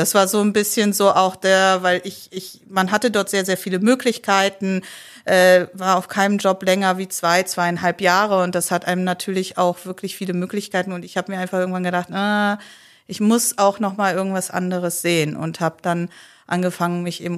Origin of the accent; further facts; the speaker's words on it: North Rhine-Westphalia, Germany; also born or lived in Poland; Aufgewachsen bin ich im Rheinland, bin aber gebürtige Polin, bin mit 5 Jahren nach Deutschland mit meinen Eltern.